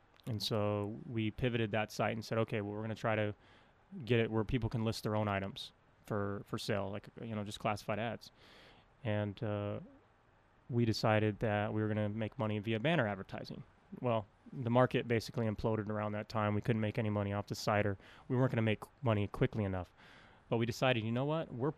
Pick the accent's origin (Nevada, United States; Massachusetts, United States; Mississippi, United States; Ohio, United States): Nevada, United States; Las Vegas; Well, I grew up in Las Vegas, like you mentioned, native of Las Vegas, actually. Very native of Las Vegas.